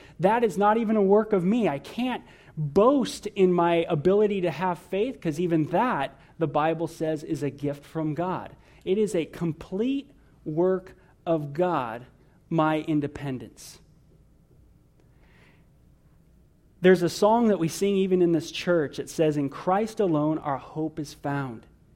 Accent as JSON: {"language": "English", "region": "California", "country": "United States", "tie": "born or raised there", "said": "And this is so different from how I was raised in Southern California, hanging out in the San Fernando Valley around a lot of New Age thought."}